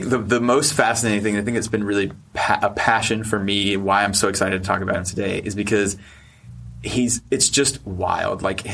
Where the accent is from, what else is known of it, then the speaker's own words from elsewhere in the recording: North Carolina, United States; So I'm from North Carolina. I grew up on a bull farm.